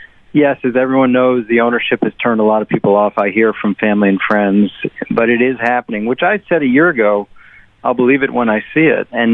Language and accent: English; Chevy Chase, Maryland, United States; Born and raised, Washington, D.C., Chevy Chase, Maryland.